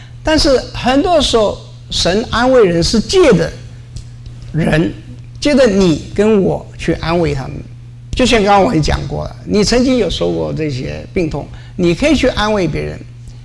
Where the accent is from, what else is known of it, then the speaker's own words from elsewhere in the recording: Guangdong, China; 所以说我常常就说一句话，我是广东人